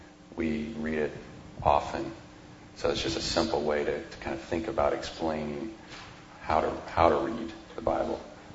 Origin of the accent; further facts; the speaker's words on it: New Zealand; We grew up in New Zealand for a while.